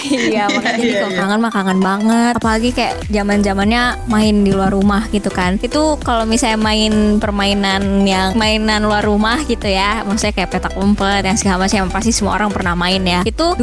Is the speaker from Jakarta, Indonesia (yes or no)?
yes; East Jakarta, Jakarta, Indonesia; Jadi karena aku anak Jakarta Timur dibanding sama teman-teman aku yang tinggalnya Jakarta Barat, Jakarta Utara